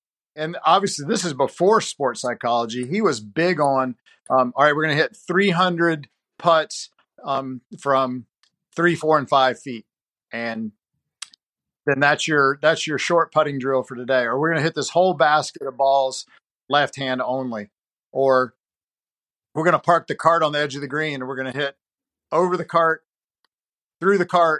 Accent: Charlotte, North Carolina, United States; born there; But I wanted to go to Carolina. I was born in Charlotte. I loved Tar Heel basketball my whole life.

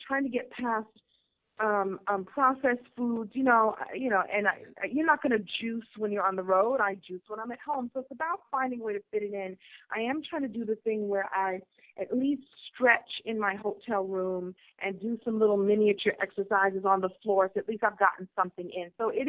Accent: Brooklyn, New York, United States; I grew up in Flatbush, honey. Flatbush. I started actually in Crown Heights, Bedford and Maple. And then I moved to Lenox and Flatbush.

